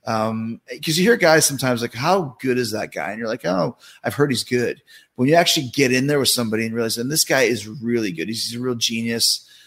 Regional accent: French Canada, Canada; See, I know how to pronounce that because I'm from French Canada.

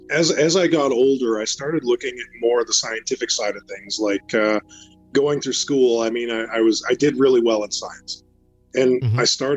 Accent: Winnipeg, Manitoba, Canada; I grew up in Winnipeg, Manitoba, Canada

